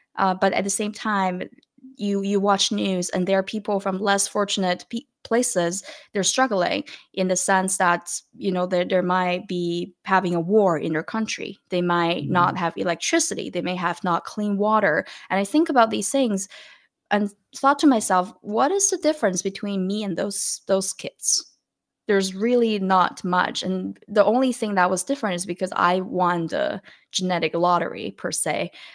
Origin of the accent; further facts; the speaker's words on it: Beijing, China; moved away as an adult; I was born and raised in Beijing and went on with my life when I was 18 years old.